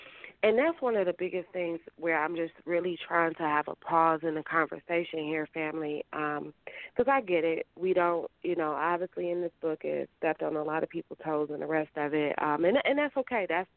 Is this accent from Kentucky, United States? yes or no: no; Cleveland, Ohio, United States; as a girl born and raised in Cleveland, Ohio, from a blue-collar family.